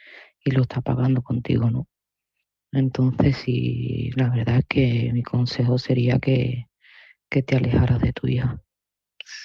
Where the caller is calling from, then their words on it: Seville, Andalusia, Spain; de Sevilla